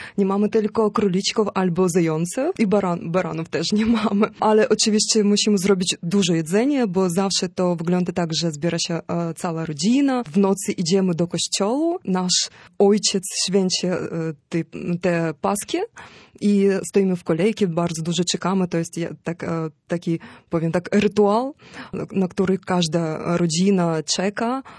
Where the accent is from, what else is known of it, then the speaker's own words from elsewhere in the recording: Sumy, Sumy Oblast, Ukraine; Polish is a second language; moved away; A ja pochodzę z Ukrainy Wschodniej, z miasta Sumy i u nas nie ma takiej tradycji